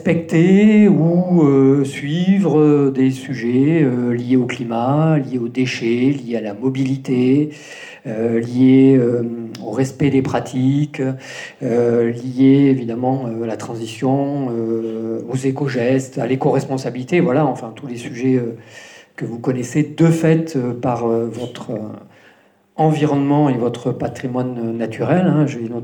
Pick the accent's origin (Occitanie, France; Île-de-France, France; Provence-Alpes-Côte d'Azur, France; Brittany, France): Occitanie, France; born there; now in Toulouse, France; Donc je suis corse, mais mon papa a vécu dans l'Aveyron, s'est marié avec ma maman. Et donc je suis né dans l'Aveyron. Après, j'ai fait mes études à Toulouse. Après avoir fait mes études à Toulouse, je suis allé à Bordeaux. Puis je suis revenu à Toulouse.